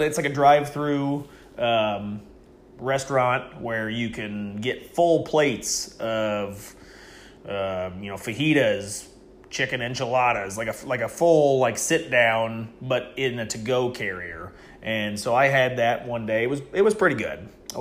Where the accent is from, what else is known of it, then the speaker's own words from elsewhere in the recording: Iowa, United States; You know, I'm from Iowa and, you know, I'm just taking a trip on the train.